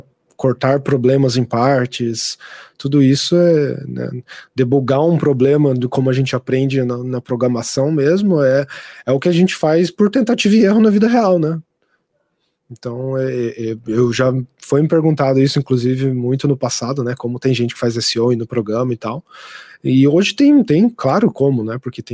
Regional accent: São José dos Campos, São Paulo, Brazil; foi aí que eu também transitei de sair de São José dos Campos, né? Onde era minha cidade natal mesmo, para São Paulo

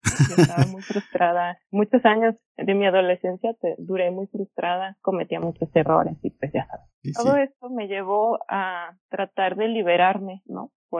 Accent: Guadalajara, Jalisco, Mexico; Yo soy de Guadalajara, sí. México. He vivido aquí toda mi vida.

